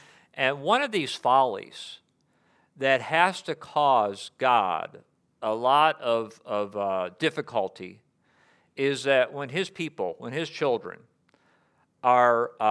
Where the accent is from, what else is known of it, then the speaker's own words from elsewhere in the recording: Michigan, United States; I'm from Michigan as well, so when you had bad weather and you had the accumulation of snow, I don't remember it being something that everybody was like this about.